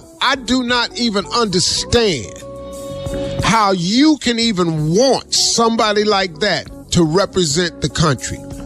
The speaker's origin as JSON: {"language": "English", "country": "United States", "said": "Look. I'm an American."}